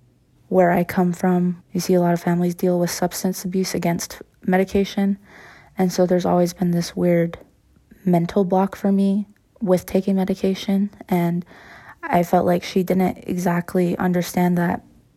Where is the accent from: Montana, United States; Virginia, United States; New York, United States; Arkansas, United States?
Montana, United States; Polson; I am 22 years old. I am Blackfeet and Bitterroot Salish. I'm from the Flathead Reservation in Montana, specifically Polson.